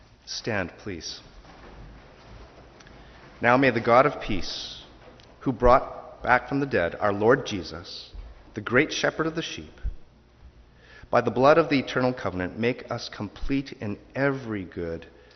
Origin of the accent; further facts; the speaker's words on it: Calgary, Alberta, Canada; Who's Edmonton? I'm from Calgary. Why would I even consider Edmonton?